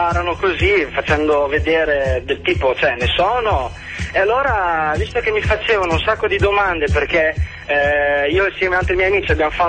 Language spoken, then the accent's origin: Italian; Emilia-Romagna, Italy; now in Bologna, Italy; Io sono romagnolo, però sto qua perché ho deciso di farlo studente a vita, quindi sto qua a Bologna